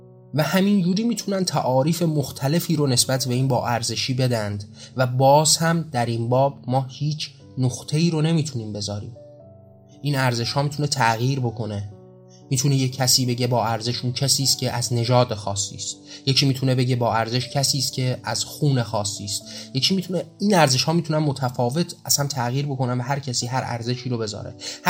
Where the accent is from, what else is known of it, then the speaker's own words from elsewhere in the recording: Iran; من و شمایی که ایرانی هستیم و در اسلام شیعی به دنیا اومدیم